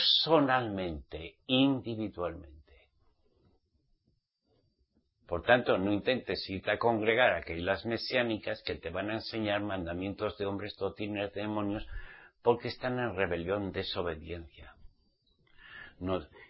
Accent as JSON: {"language": "Spanish", "country": "Spain", "said": "Soy español, pero no soy español. Nací en España, de mi papá y de mi mamá. Cristiano nací, en religión cristiana."}